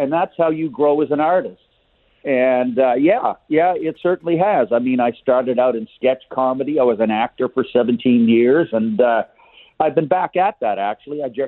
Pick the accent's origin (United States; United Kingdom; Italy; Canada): Canada; Halifax, Nova Scotia; also born or lived in Glace Bay; now in Toronto, Canada; But I was also raised in Halifax. So I was born in Glace Bay and raised in Halifax. And I put 42 years in Toronto. Well, I tell people I live in Toronto, but the country's my home.